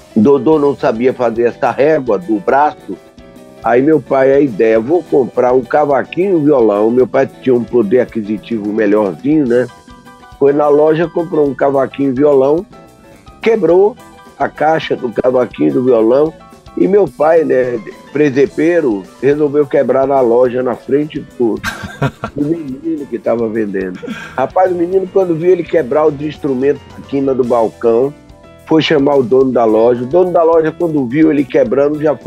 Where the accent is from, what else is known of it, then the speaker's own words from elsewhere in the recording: Bahia, Brazil; cantou, que foi logo depois da guerra, na minha terra, Bahia